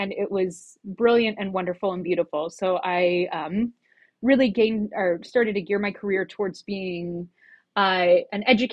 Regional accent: Ohio, United States; I was really lucky to grow up in Northeast Ohio, where we had such a rich theater community.

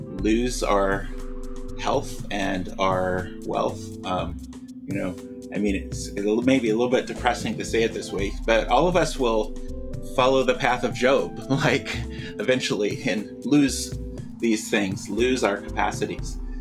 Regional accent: Kansas, United States; And I grew up in Kansas in a Baptist church, kind of a generically evangelical context there

